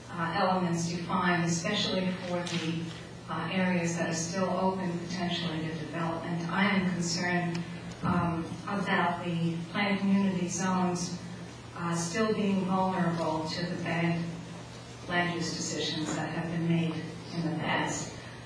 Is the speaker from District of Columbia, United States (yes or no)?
no; Morris Township, New Jersey, United States; I'm from Morris Township.